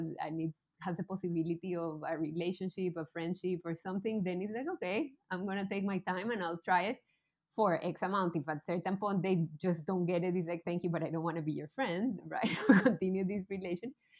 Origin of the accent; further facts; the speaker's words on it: Colombia; first language Spanish; English is a second language; I am from Colombia. I was born in Colombia and we speak Spanish